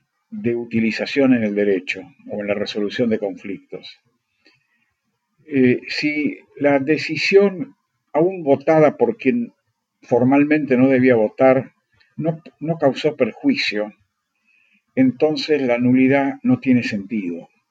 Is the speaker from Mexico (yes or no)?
no; Argentina; Para mí fue muy importante porque me hizo argentino. Yo soy argentino de primera generación.